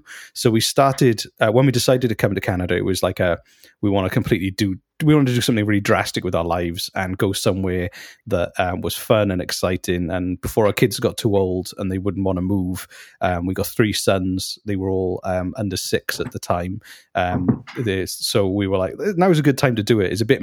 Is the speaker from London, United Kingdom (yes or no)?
no; Wales, United Kingdom; And I just really loved it because we're from Wales.